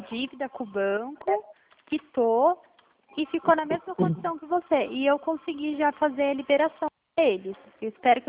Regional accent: Delfim Moreira, Minas Gerais, Brazil; also born or lived in São Paulo; Eu sou mineira também, de crescer em Minas. Mas eu nasci em São Paulo e cresci na cidade de Minas, em Delfim Moreira.

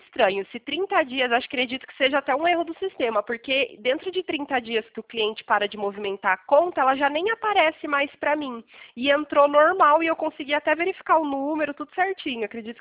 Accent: Pirassununga, São Paulo, Brazil; eu sou de Pirassununga, interior de São Paulo.

